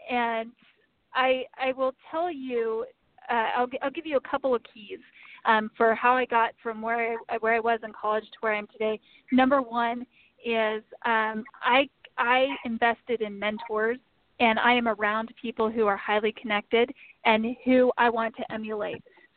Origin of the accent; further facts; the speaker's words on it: Twin Falls, Idaho, United States; also born or lived in Indiana; So I was actually born in Twin Falls, Idaho. I'm pretty much born and raised in Idaho. There was a couple years when I was a toddler that I lived in Indiana with my parents.